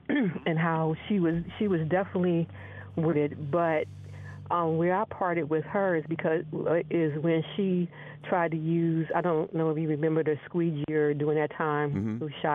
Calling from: Baltimore, Maryland, United States; in Baltimore.

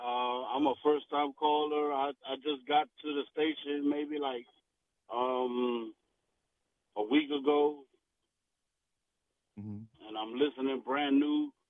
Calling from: Maryland, United States; Calling from Maryland.

